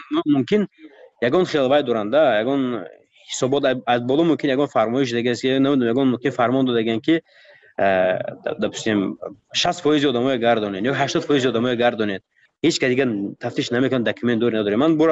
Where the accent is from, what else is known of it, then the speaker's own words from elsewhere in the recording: Tajikistan; من تاجیکم از تاجیکستانم